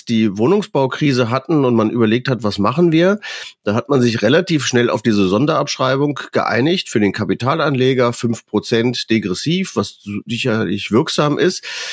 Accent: Monheim, North Rhine-Westphalia, Germany; Ich wohne in Monheim, also ich Monheim. Bin geboren in Monheim, das ist ja zwischen Köln und Düsseldorf und nie aus dem Rheinland richtig rausgekommen.

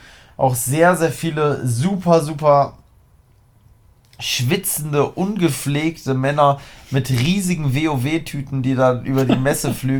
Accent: Harz, Germany; Also ich bin ja aus dem Harz.

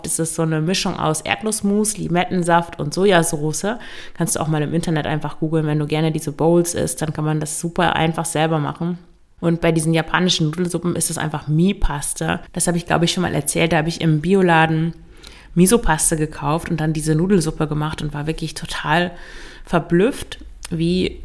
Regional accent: Lower Saxony, Germany; ich komme ja aus dem Emsland und da trinkt man traditionell sehr viel.

